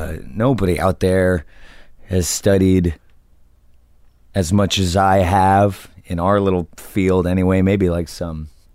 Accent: New Jersey, United States; I'm from New Jersey just like he is.

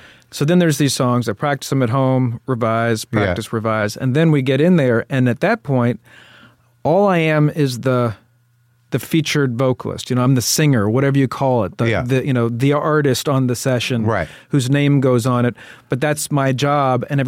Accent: Louisville, Kentucky, United States; In Louisville, Kentucky.

